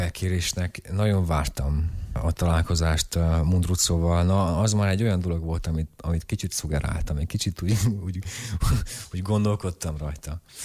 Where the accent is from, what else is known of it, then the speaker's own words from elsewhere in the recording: Harghita, Romania; És csíki székelyként azért vannak problémáim nekem a román nyelvtudással.